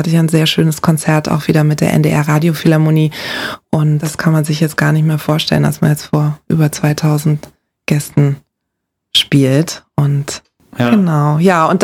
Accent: Lagos, Nigeria; Ich bin in Nigeria in der Hauptstadt Lagos aufgewachsen. Das ist ein Moloch. Ich kenne das nur so.

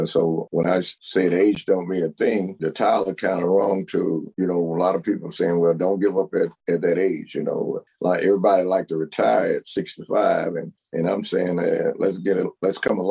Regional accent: Bernice, Louisiana, United States; They wanted to come to my hometown, come to Bernice where I was staying.

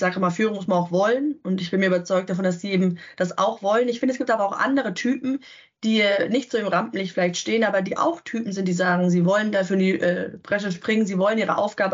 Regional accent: Munich, Bavaria, Germany; als Münchnerin

